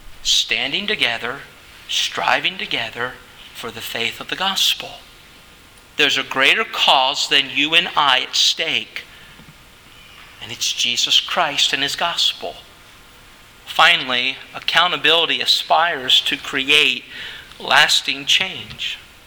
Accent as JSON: {"language": "English", "town": "Philadelphia", "region": "Pennsylvania", "country": "United States", "said": "well, I'm from Philadelphia. We can fight. Okay, the city of brotherly love."}